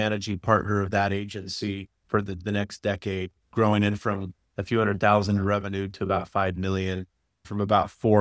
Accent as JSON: {"language": "English", "town": "Phoenix", "region": "Arizona", "country": "United States", "tie": "born or raised there", "said": "Grew up in Phoenix."}